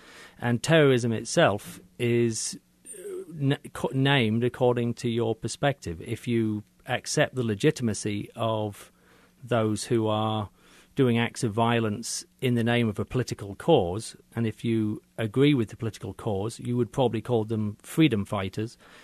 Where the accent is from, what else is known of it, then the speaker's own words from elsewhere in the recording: England, United Kingdom; I grew up in England during a period when there was a struggle going on in between the Unionists in the north of Ireland and the Republicans